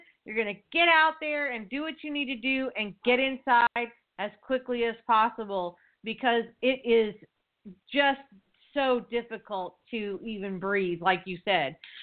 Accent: California, United States; So I hate it myself, but you know I'm from California, so.

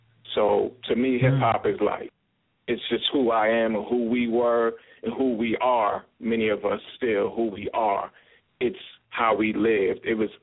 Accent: Brooklyn, New York, United States; born there; So hip-hop was like the very air we breathed. I was born in 1973 in Brooklyn.

